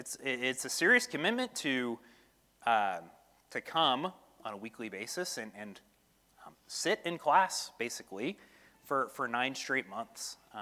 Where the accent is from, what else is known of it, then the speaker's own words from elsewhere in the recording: Edmond, Oklahoma, United States; I'm born and raised in Edmond, Oklahoma, on Covell and Bryant.